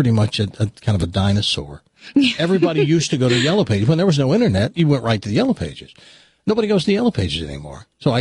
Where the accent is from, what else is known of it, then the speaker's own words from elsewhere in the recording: Humboldt, Tennessee, United States; born there; I was born in Humboldt, Tennessee. Google doesn't even know where Humboldt is.